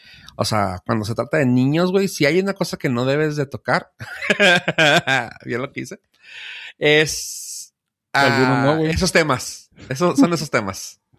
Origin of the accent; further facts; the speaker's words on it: Mexico; Porque sabemos reírnos, güey, como mexicanos, güey.